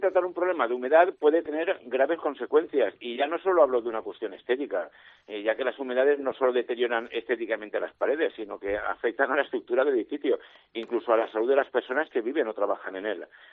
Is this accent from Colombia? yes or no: no; Valencian Community, Spain; yo soy valenciano, pero ya me puedo decir o me considero como que Murcia es mi segunda casa, ¿eh?